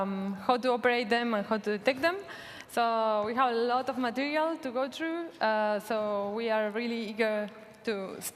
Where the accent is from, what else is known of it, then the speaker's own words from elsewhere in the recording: Argentina; I'm also from Argentina